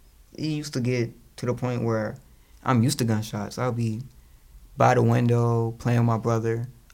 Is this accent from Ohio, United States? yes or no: no; Richmond, Virginia, United States; Like, I grew up in Jackson Ward.